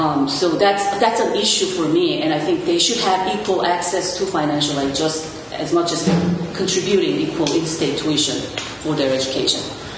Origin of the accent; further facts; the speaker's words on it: South Korea; I grew up in South Korea, I went to college in South Korea